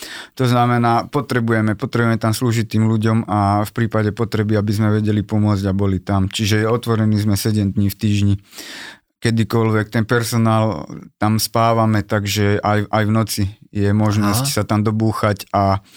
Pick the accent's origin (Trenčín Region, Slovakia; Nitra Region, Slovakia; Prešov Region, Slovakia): Nitra Region, Slovakia; Vráble; Oficiálne som z Vrábel, z Dolňákov, je to okres Nitra.